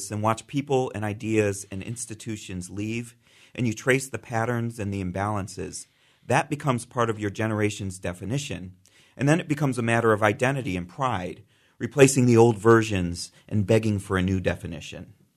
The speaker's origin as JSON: {"language": "English", "town": "Akron", "region": "Ohio", "country": "United States", "tie": "born or raised there", "said": "I was establishing my career and my family in Akron, my hometown, the place I was from"}